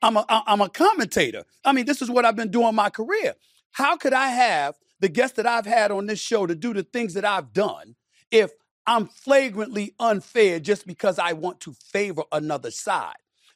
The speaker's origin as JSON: {"language": "English", "town": "Hollis", "region": "New York", "country": "United States", "tie": "born or raised there", "said": "my boys that I grew up with in Hollis"}